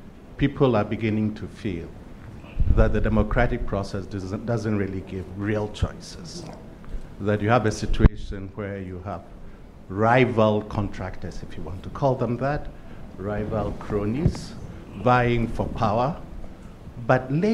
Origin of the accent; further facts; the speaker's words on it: Ghana; I'm from Ghana, which is supposed to be a very democratic society.